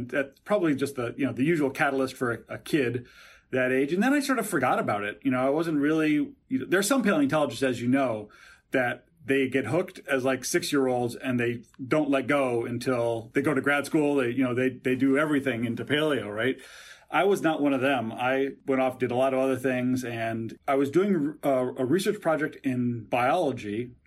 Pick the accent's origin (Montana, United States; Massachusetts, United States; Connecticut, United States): Connecticut, United States; I grew up in Connecticut.